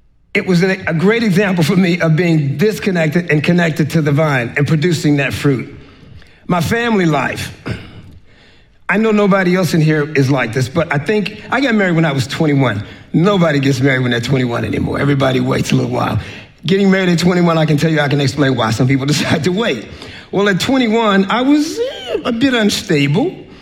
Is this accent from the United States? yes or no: yes; Washington, District of Columbia, United States; I grew up in Northwest DC. It was not a really rough neighborhood, but if some of y'all were there, you say it was a rough neighborhood.